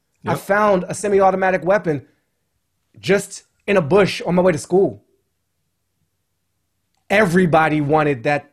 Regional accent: Washington, District of Columbia, United States; I was born in 1977. I grew up in Columbia Heights in Washington, D.C.

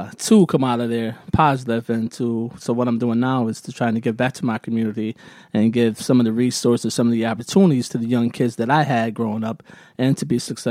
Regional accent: Waterbury, Connecticut, United States; I grew up in Waterbury, Connecticut, yes.

